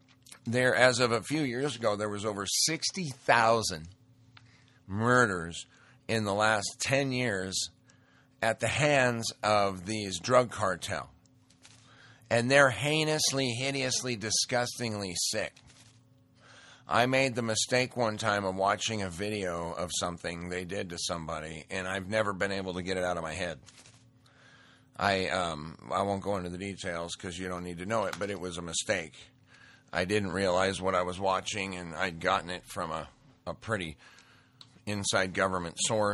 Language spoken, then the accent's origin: English; Montana, United States; Interestingly, I grew up in Montana around, you know, five reservations, and my dad was into Indian artifacts